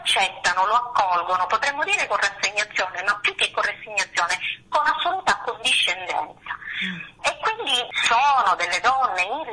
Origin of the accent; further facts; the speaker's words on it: Syracuse, Sicily, Italy; io vengo da Siracusa e quindi io sono cresciuta a pane e tragedie classiche.